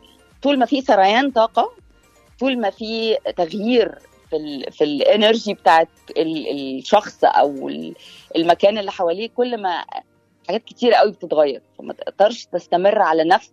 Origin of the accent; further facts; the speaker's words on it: Egypt; also born or lived in United Arab Emirates / Oman; now in United States; طيب أنزل كمصرية